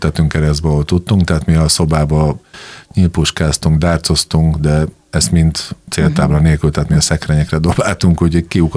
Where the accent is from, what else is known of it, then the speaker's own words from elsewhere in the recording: Komárno, Nitra Region, Slovakia; also born or lived in Dunajská Streda; Igen, én Dunaszerdán születtem, majd utána Komáromba, Rékomáromba költöztünk édesanyámmal, elég szerény körülmények között